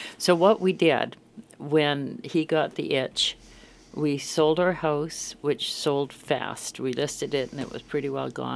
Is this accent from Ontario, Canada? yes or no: no; Richmond, British Columbia, Canada; I was born in Vancouver, and I was raised in Richmond.